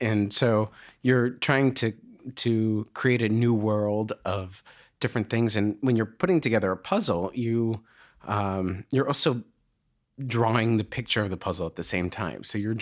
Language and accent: English; Massachusetts, United States; So I grew up just outside of Boston.